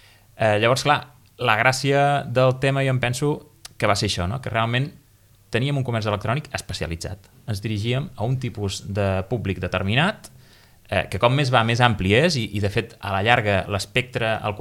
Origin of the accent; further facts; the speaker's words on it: Reus, Catalonia, Spain; jo sóc de Reus, no sóc d'un poblet